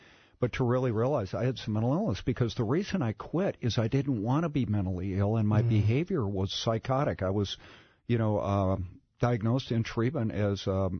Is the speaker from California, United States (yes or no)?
no; Edina, Minnesota, United States; No, I grew up in the poor side.